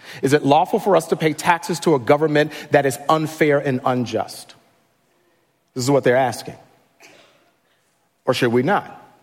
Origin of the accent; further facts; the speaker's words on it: Chicago, Illinois, United States; So I grew up in Chicago, right? I grew up, everybody pretty much kind of know I grew up in Chicago.